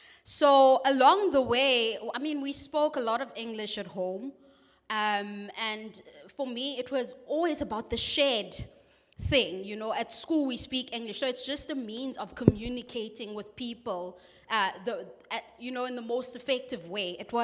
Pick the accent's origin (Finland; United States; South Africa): South Africa; Mdantsane, Eastern Cape; So I grew up in Emdanzane in a location, but I went to a multiracial school.